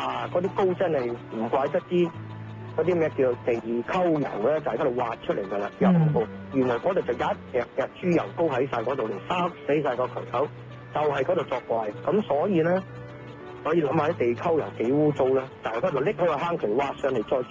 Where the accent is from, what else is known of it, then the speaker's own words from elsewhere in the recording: Hong Kong; 我哋香港人咧就講嗰個叫 lift 啦